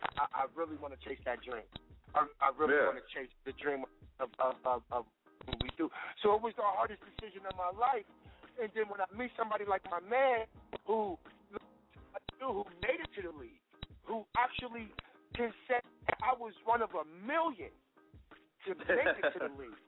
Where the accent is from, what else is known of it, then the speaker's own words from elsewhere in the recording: Pittsburgh, Pennsylvania, United States; I'm originally from Pittsburgh.